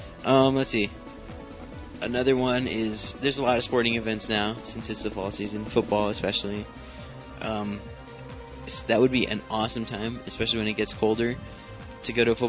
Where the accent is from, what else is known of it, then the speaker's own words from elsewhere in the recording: Midwest, United States; town. We're from the Midwest. That's what I'm going to say. And we have a lot of hay.